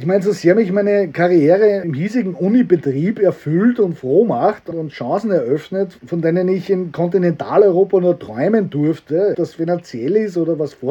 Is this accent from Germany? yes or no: no; Austria; ich bin in den 80er und den 90ern aufgewachsen in Österreich.